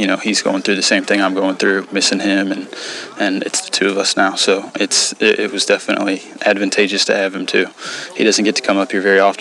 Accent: Bolingbrook, Illinois, United States; I grew up in Bolingbrook. I went to Bolingbrook High School, and then we actually moved about 6-7 months ago. We moved to Lyle, which is only about 10 or 15 minutes.

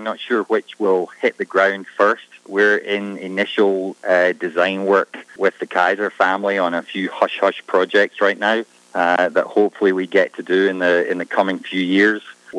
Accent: Scotland, United Kingdom; As a Scotsman who played all of his golf on the classic courses of the British Isles, I've never seen one in better condition than Gamble Sands is right now.

